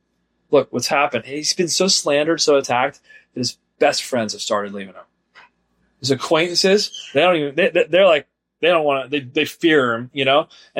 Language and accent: English; Ireland; Look, we are both Irish, so it gets emotional sometimes, right?